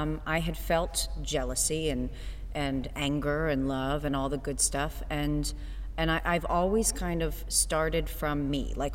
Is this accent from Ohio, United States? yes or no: yes; Cincinnati, Ohio, United States; even though I dressed as a Bengal when I was in the second grade because I'm from Cincinnati.